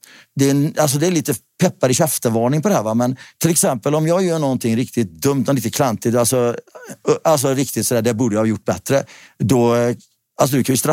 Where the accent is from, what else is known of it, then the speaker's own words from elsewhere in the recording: Tidaholm, Västra Götaland County, Sweden; Ja, alltså jag är uppvuxen i Tidaholm.